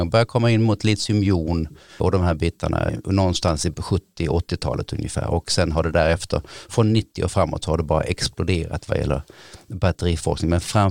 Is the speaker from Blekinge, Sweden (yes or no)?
no; Ängelholm, Skåne, Sweden; moved away as an adult; also born or lived in Uppsala; Född och uppvuxen i Ängelholm, nordvästra Skåne. En äldre bror och bodde där första 20 åren av mitt liv innan jag bestämde mig för att läsa i Uppsala.